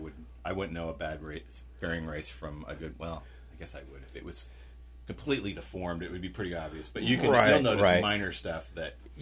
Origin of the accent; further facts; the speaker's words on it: San Francisco, California, United States; I'm from San Francisco, so yeah.